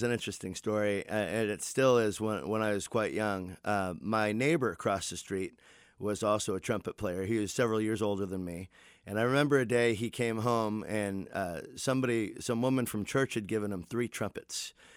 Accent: East Coast, United States; I grew up on the East Coast and, you know, like a lot of musicians, started playing in school

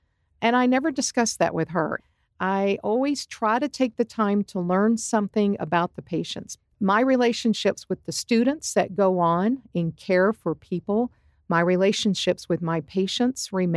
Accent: Lubbock, Texas, United States; I'm from Lubbock.

